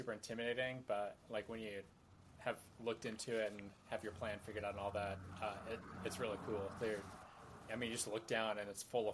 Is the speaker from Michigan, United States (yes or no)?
no; Virginia, United States; But I grew up in Northern Virginia, so I remember being outside watching the space shuttle being flown on top of the commercial airliner.